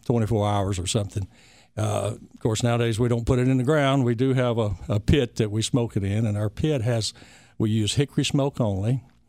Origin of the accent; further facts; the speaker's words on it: Texas, United States; moved away; grew up in Texas eating barbecue. Moved here 22 years ago